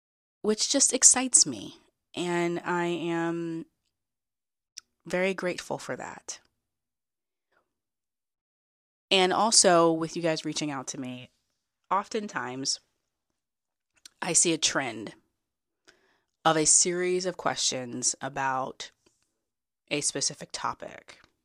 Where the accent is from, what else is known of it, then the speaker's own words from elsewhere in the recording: Maryland, United States; also born or lived in Pennsylvania; I do have ties to Maryland because I'm from Maryland.